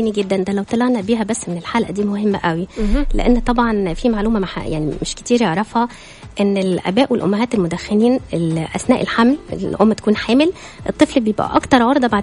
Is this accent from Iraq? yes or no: no; Egypt; زي ما بيقول عندنا في مصر, معرفش بيقولوها ايه بقى هنا